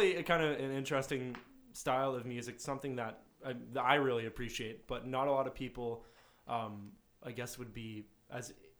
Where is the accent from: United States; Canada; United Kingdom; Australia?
Canada; Waterloo, Ontario; I understand because I'm from Waterloo.